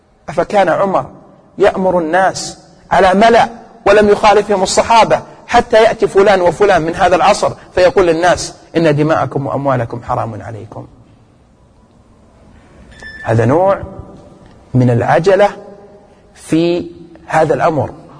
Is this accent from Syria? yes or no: no; Saudi Arabia; حينما اشتهر عندنا في المملكة العربية السعودية